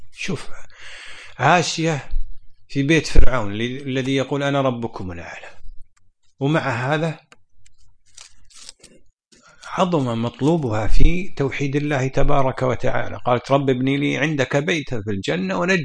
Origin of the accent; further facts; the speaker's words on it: Kuwait; والله يا الجو عندنا في الكويت ما مثله، من شهر 10 إلى 4 هذا أزين جو ما شاء الله